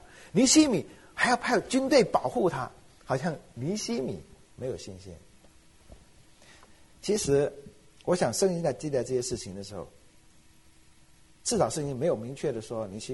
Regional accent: China; 好像我们中国人喜欢讲那种故事

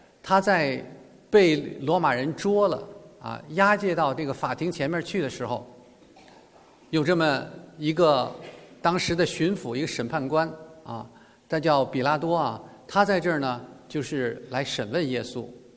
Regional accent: Beijing, China; 你看我是北京人哈，我们北京人小时候，我小的时候，那时候没有电子玩具，也没有什么智能手机，这些东西都没有

